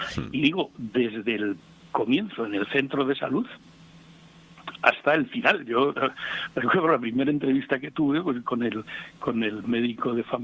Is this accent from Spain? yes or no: yes; Burgos, Castile and León, Spain; born there; Vamos, yo nací en Burgos.